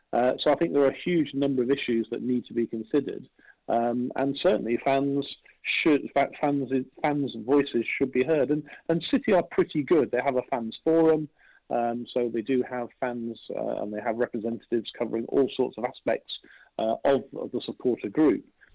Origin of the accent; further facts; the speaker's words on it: England, United Kingdom; as an English football fan, and being a bit of an old-fashioned English football fan, that I would want to see, I don't think. I think I prefer Stoke City, you know, on a cold Tuesday night.